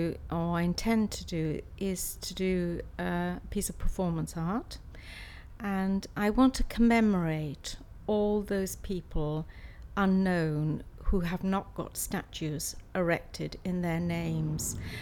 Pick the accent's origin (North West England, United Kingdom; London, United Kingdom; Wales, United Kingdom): Wales, United Kingdom; Swansea; I'm age 68 and I'm from Swansea in South Wales.